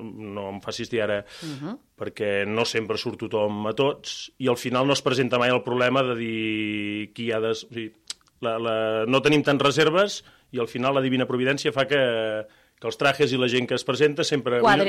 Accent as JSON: {"language": "Catalan", "town": "Tarragona", "region": "Catalonia", "country": "Spain", "said": "Jo, de fet, conec a molts dels armats, perquè tots som de Tarragona."}